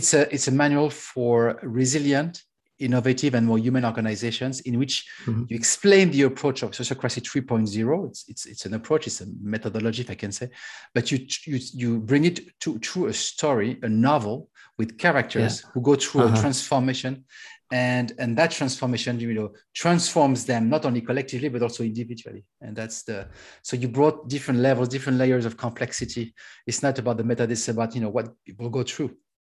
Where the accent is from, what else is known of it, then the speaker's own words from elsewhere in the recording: France; accent: French; English is a second language; You have my French accent, so it's going to be this globish style.